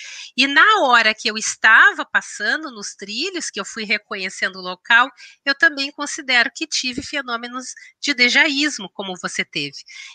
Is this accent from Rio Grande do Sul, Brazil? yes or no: yes; Pelotas, Rio Grande do Sul, Brazil; era uma cidade muito próxima da minha cidade natal, que é Pelotas